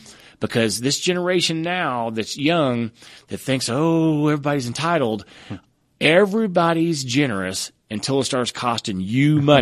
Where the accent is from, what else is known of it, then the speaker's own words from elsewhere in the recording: Oklahoma, United States; I mean, I grew up in Oklahoma where we've always been a boom and bust state.